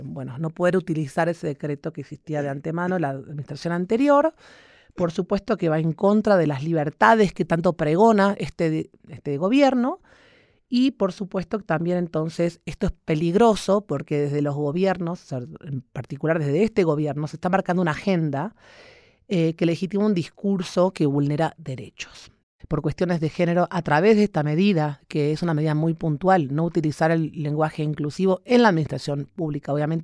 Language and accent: Spanish; Argentina; now in Mexico; como mencionaste y se nota por mi acento, me preocupa porque esto sucede en mi país de origen. Soy argentina de origen, aunque estoy naturalizada mexicana.